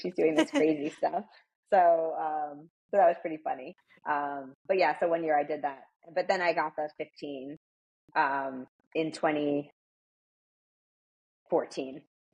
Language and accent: English; New Jersey, United States; also born or lived in New York; I'm from New Jersey, and then I lived in New York when I, I had moved, by the time I did my first New York, I had moved there. I was living in New Jersey, and then moved to New York.